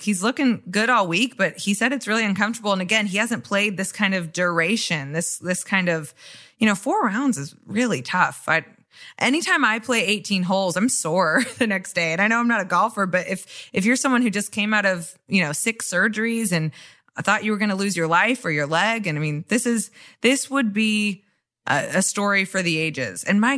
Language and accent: English; Kansas City, Missouri, United States; No, because, you know, I'm really from Kansas City. So like steak, barbecue.